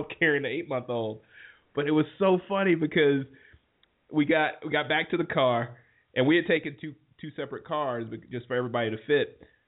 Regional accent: Orlando, Florida, United States; I mean, growing up in Orlando, there's, you know, Orlando, like downtown and everything.

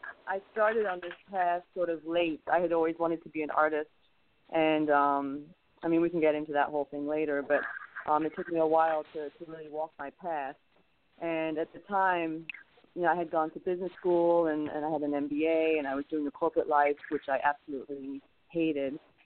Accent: England, United Kingdom; also born or lived in France; now in United States; I'm originally from Europe. I was born in France, and I grew up in England before moving here to the States.

